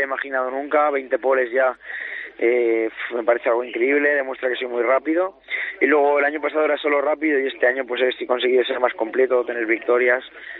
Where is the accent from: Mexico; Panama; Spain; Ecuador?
Spain; San Sebastián de los Reyes, Community of Madrid; Que mi pueblo, sí, mi zona donde me he criado y creo que me siento de allí.